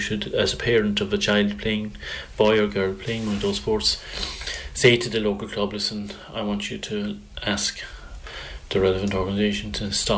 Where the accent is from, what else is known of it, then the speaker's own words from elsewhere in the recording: Ireland; we're all Irish people who believe something needs to be done about our alcohol problem.